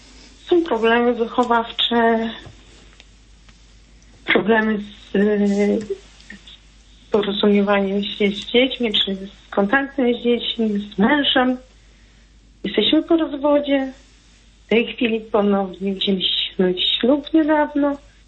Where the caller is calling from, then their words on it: Podlaskie Voivodeship, Poland; z Podlasia.